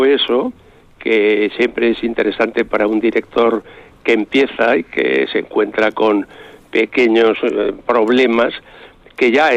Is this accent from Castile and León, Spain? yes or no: yes; Burgos, Castile and León, Spain; yo soy de Burgos, luego yo estudié Derecho en Deusto, en Bilbao